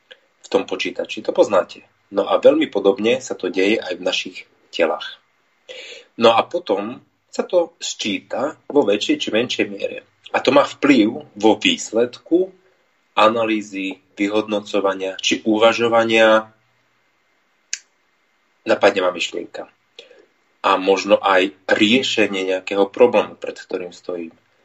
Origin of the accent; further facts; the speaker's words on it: eastern Slovakia, Slovakia; ako sa vraví u nás na východe, nevidel som, že sa na dáž zberá.